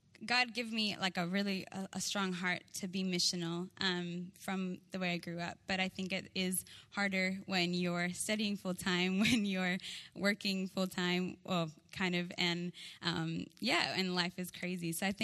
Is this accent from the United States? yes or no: no; Kazakhstan; also born or lived in Australia; My two parents and two sisters, we grew up in Central Asia, so in a country called Kazakhstan.